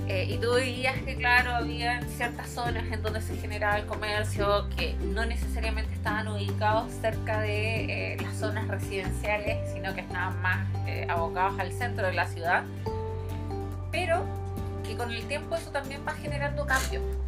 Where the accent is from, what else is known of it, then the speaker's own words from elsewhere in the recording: Santiago, Santiago Metropolitan Region, Chile; yo me acuerdo de que de chica acá en Santiago habían dos malls importantes, Parque Arauco y Apomanque.